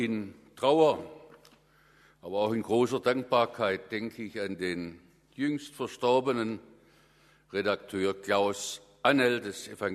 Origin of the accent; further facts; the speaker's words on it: Stuttgart, Baden-Württemberg, Germany; also born or lived in Calw; now in Korntal, Germany; ich bin zwar in Calw geboren, aber aufgewachsen bin ich in Stuttgart und nun im Augenblick lebe ich nach verschiedenen Stationen in Korntal.